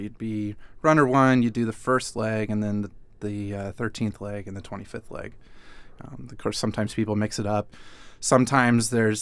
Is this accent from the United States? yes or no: yes; Portland, Oregon, United States; Well, so I grew up in Portland, which is its own interesting niche community of runners.